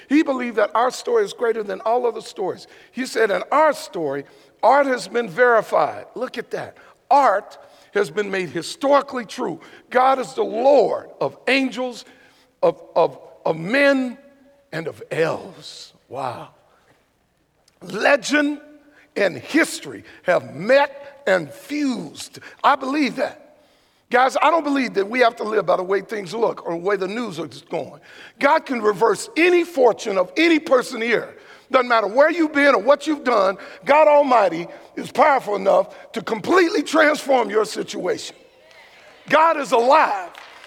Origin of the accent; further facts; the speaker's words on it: the South, United States; I'm from the South. All my people, we sound like Southerners. That's where we from. I love being Southern.